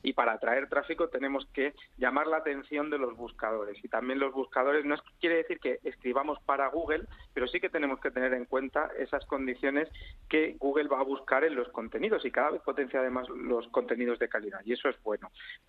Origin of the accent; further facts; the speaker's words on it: Almería, Andalusia, Spain; born there; en un periódico provincial, en mi provincia, yo nací en Almería, y en el periódico de Almería empecé en papel